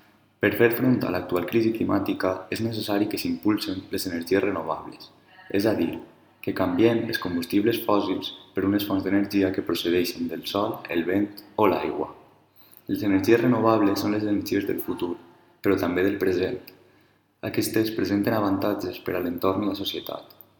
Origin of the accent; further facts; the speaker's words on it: Xàtiva, Valencian Community, Spain; de Xàtiva i futur mestre d'Educació Infantil.